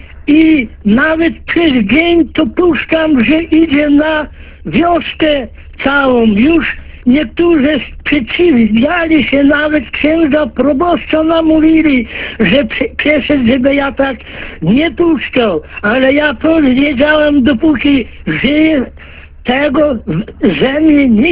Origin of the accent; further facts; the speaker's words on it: Buchach, Ternopil Oblast, Ukraine; now in Poland; No ja pochodzę, rodem z Winogród, Buczacz, Tarnopol, a mieszkam teraz tutaj na zachodzie